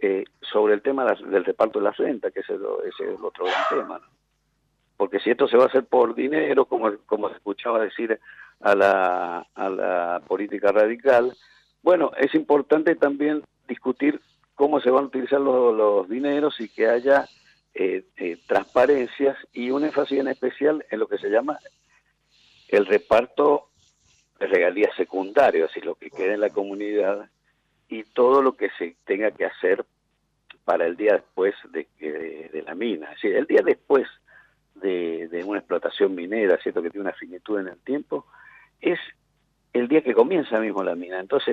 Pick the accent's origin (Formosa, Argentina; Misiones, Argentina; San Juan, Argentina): San Juan, Argentina; now in Buenos Aires, Argentina; como habrás podido apreciar a la audiencia por mi acento inocultable, yo a pesar que vivo hace muchos años en Buenos Aires, soy sanjuanino